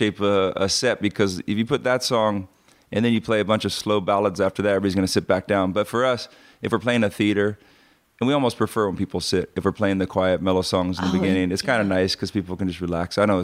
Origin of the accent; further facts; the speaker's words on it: Hawaii, United States; It was growing up in Hawaii on the North Shore. It was not very punk at all.